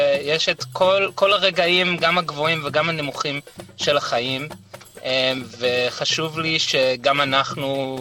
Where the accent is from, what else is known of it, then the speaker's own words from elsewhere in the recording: Perth, Western Australia, Australia; now in Israel; אני גדלתי בתוך קהילה מאוד אשכנזית בפרף, במערב אוסטרליה. אני בעצמי ממשפחה אשכנזית